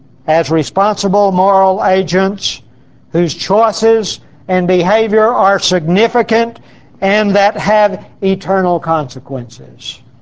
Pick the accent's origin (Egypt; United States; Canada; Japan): United States; Oklahoma; I was born in Oklahoma City, and I was reared in LaFleur County, so surely you know about count coup.